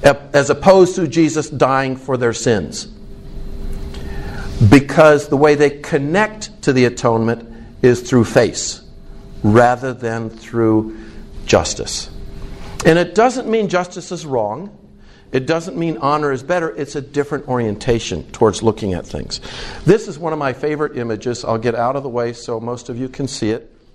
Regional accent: United States; So I'm, as an American, I'm approaching expertise culturally.

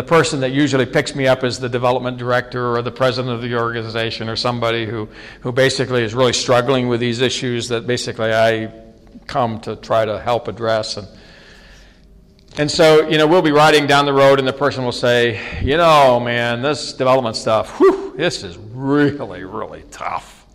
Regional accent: Maine, United States; I grew up in Maine, okay, that's really like far east of the United States.

